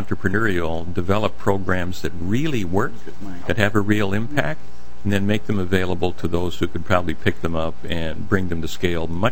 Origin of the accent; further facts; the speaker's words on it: Litchfield, Minnesota, United States; I grew up in Litchfield, Minnesota, a proud kid of Meeker County, just so you know